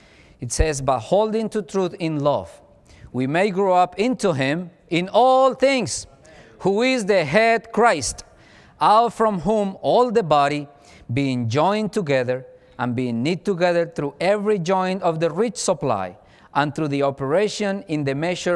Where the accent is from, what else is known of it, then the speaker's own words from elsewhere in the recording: Colombia; English is a second language; I spent 11 years of my life in a civil war in my home country. I was a captain of the Colombian army.